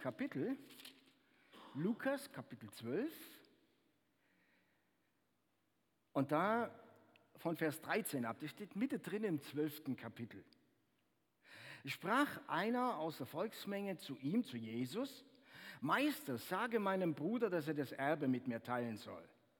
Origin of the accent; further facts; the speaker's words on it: Brazil; German is a second language; now in Germany; Bei uns in Brasilien war es immer so, da gab es eine ganz heiße Zeit und dann gab es halt nicht ganz so heiße Zeit.